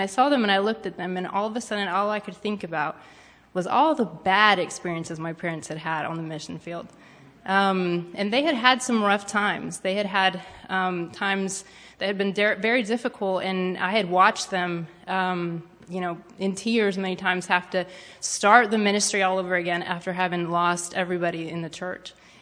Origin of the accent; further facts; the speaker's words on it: Spain; all I could think about was all the wonderful things that I had experienced growing up in Spain and all the great things that God had done.